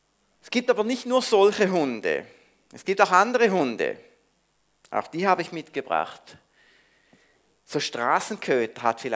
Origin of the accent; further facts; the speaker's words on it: St. Gallen, Switzerland; Ich komme aus St. Gallen, aus der Stami, auch ein FCG